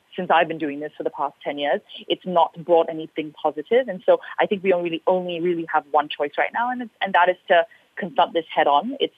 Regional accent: Malaysia; as a Malaysian

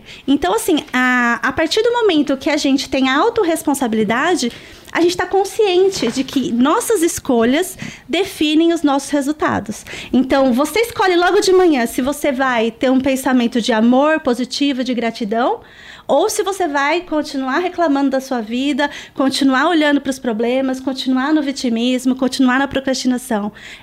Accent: São Bernardo do Campo, São Paulo, Brazil; now in Jaguariúna, Brazil; Toda a minha família é de São Bernardo do Campo. Um beijo pra minha cidade natal. Hoje eu tô ali morando em Jaguariúna

